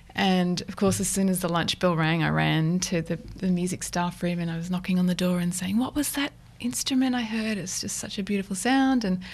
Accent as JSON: {"language": "English", "town": "Wollongong", "region": "New South Wales", "country": "Australia", "tie": "born or raised there", "said": "I played in a community band when I was growing up in Wollongong."}